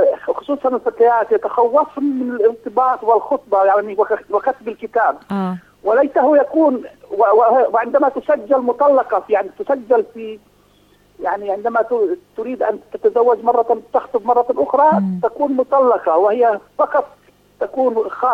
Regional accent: Palestine; عندنا في فلسطين كما غالب الدول العربية والإسلامية

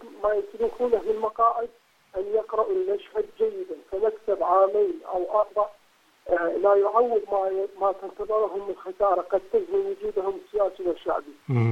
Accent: Iraq; نحن كشعب عراقي

